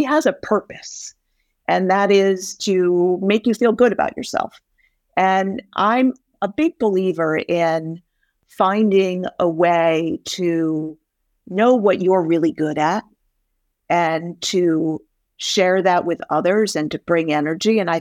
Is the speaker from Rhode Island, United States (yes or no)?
yes; Rhode Island, United States; in particular in my home state of Rhode Island